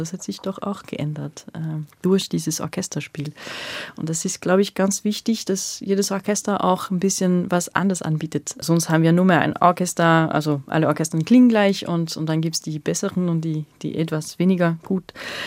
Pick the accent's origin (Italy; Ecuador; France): France; accent: French; German is a second language; Also ich habe immer noch meinen französischen Akzent, aber ich klinge vielleicht eher wienerisch als berlinerisch, keine Ahnung.